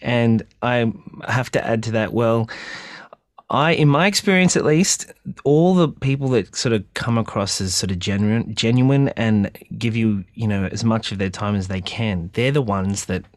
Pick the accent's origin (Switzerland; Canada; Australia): Australia; now in United States; living overseas and living in America for so long, because I grew up in Australia, released my first music here and then went overseas.